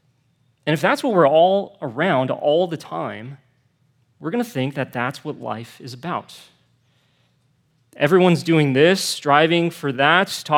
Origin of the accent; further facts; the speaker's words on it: Torrance, California, United States; I grew up around here. I'm from Torrance.